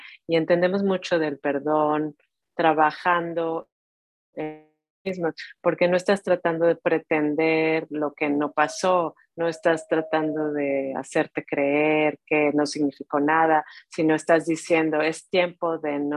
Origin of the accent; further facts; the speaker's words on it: Colombia; now in Argentina; Soy de Colombia, pero vivo en Argentina.